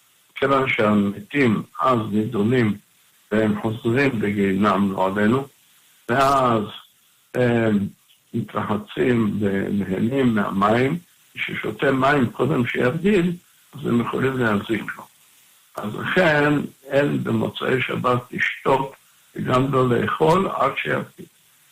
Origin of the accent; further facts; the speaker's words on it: Jerusalem, Jerusalem District, Israel; כי אני יליד השכונה שם, 60 שנה